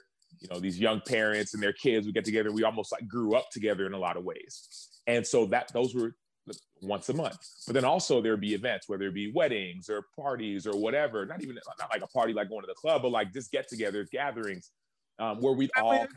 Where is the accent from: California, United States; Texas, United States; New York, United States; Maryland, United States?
Texas, United States; Dallas; So my growing up in Dallas experience, it wasn't like I really got a chance to know Dallas. I just got a chance to know different cultures.